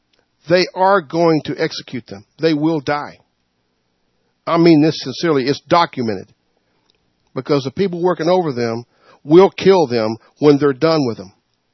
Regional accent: the South, United States; See, I'm from the South, you see.

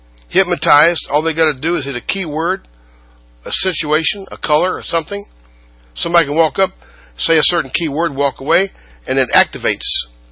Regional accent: Ireland; And so, well, I'm Irish, so I'm not going to hide it. Because I'm Irish and they're Irish.

